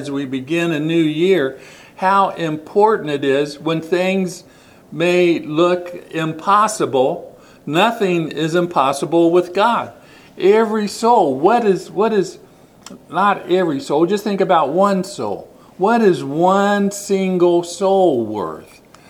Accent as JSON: {"language": "English", "town": "Dayton", "region": "Ohio", "country": "United States", "tie": "born or raised there", "said": "growing up in the Dayton area and living in Dayton with the Wright brothers, I was mainly familiar with the bicycle shop on the west side of Dayton"}